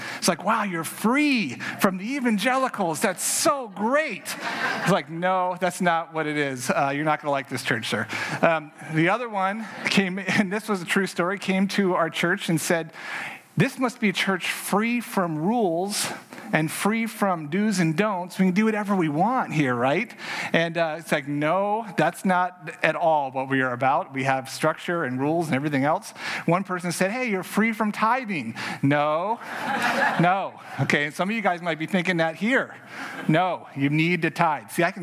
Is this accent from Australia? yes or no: no; Puerto Rico; I'm from Puerto Rico.